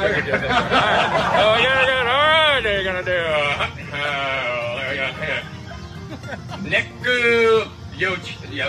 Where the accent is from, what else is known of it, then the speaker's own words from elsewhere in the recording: Lafayette, Indiana, United States; I'm from Lafayette, Indiana.